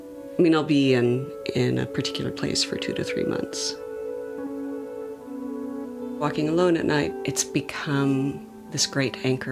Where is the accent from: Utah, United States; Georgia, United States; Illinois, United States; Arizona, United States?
Utah, United States; Provo; I grew up in Provo, Utah, in kind of the center of Mormon land.